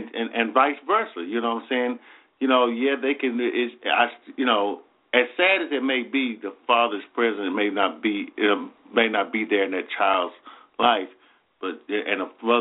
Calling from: Alabama, United States; I'm calling from Alabama.

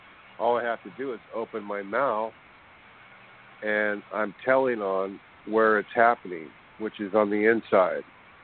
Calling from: California, United States; Cali, California.

